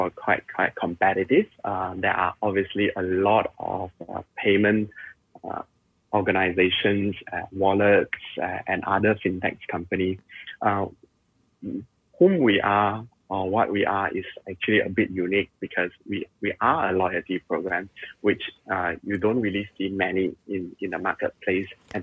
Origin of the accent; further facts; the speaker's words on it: Penang, Malaysia; Yes, I'm Malaysian. I'm Penangian.